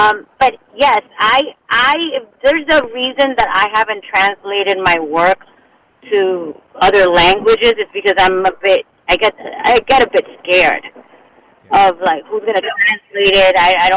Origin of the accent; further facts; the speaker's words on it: Miami, Florida, United States; And it's interesting because I was raised in Miami. Obviously, Miami is, like, not part of the U.S., I feel. but I didn't have an education in Spanish.